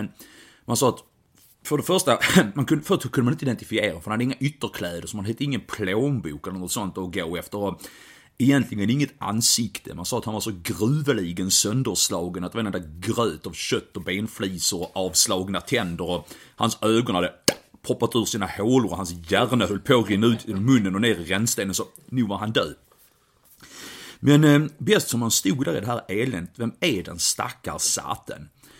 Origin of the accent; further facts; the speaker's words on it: Lund, Skåne, Sweden; här från min hemstad Lund, där jag bor nu.